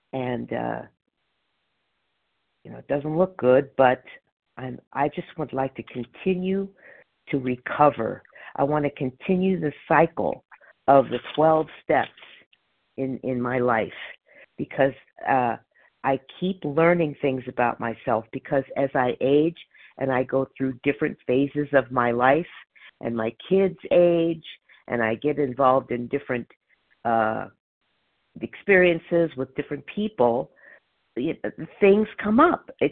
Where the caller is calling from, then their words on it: Palmdale, California, United States; I am calling from Palmdale, California, which is Los Angeles County.